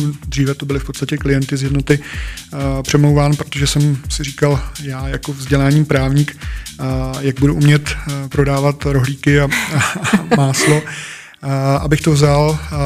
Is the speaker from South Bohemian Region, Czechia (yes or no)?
yes; Trhové Sviny, South Bohemian Region, Czechia; protože odsud pocházím z Trových Svinů nebo kousíček odtud